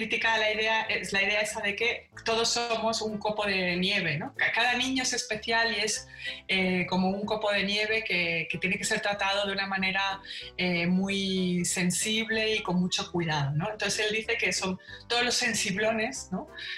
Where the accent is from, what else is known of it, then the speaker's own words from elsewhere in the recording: Buenos Aires, Argentina; born there; Yo nací en Buenos Aires.